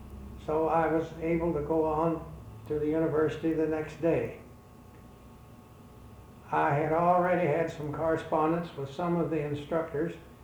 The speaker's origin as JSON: {"language": "English", "region": "Kentucky", "country": "United States", "tie": "born there", "said": "I was born on June the 15th, 1903, in the rural area of Kentucky, about 30 miles from Lexington."}